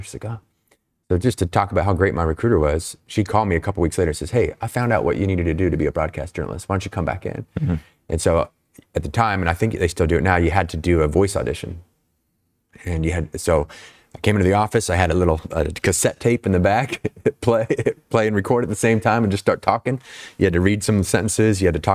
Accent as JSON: {"language": "English", "town": "Snohomish", "region": "Washington", "country": "United States", "tie": "born or raised there", "said": "Born and raised in that town. I knew nothing but that town."}